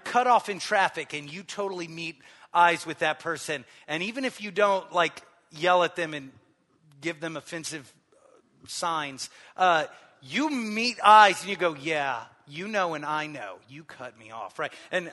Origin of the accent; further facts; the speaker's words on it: Waco, Texas, United States; now in Dallas, United States; Because it's like, I'm from Waco. Like a smaller town, and you bump into someone you know everywhere.